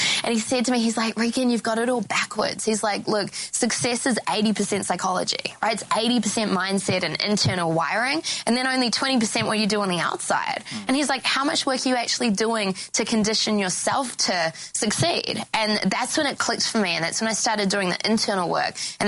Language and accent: English; Auckland, New Zealand; And so I grew up in Auckland, New Zealand